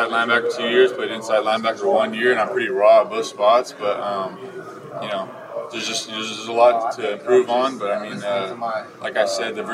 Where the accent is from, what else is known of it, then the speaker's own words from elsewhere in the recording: Oregon, United States; he's from Idaho and I was from Oregon growing up.